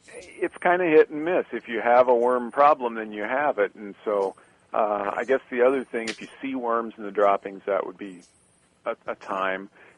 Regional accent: Nebraska, United States; I grew up in Nebraska on a small farm, and you know, had backyard flocks and different birds.

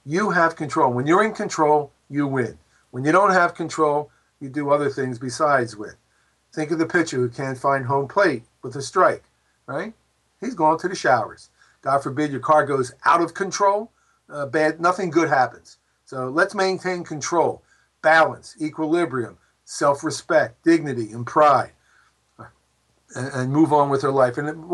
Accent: Philadelphia, Pennsylvania, United States; Like, I grew up in Philadelphia, and every year whenever there was a threat of a strike

